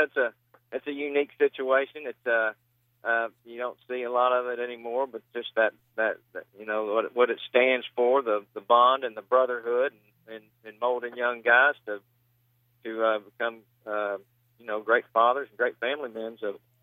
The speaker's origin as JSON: {"language": "English", "town": "Little Rock", "region": "Arkansas", "country": "United States", "tie": "born or raised there", "said": "I grew up in Little Rock, so that too played in the decision, chance to come home."}